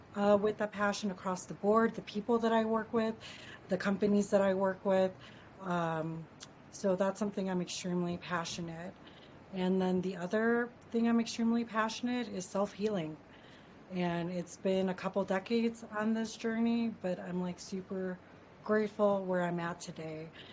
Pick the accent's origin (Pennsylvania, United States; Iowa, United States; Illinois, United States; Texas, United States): Illinois, United States; Chicago; Originally, I'm born and raised in Chicago, city proper.